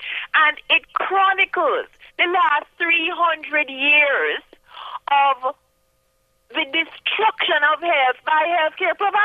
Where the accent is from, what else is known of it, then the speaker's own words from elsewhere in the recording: Jamaica; Well, I'm from Jamaica.